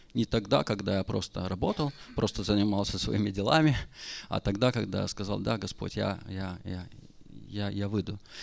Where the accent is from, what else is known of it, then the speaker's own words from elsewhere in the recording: Lithuania; немножко я горжусь, наверное, этим, что я литовец